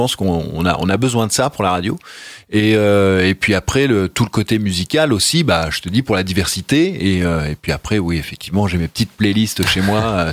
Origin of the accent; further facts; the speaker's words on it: Normandy, France; parce que je suis originaire de Normandie, et évidemment.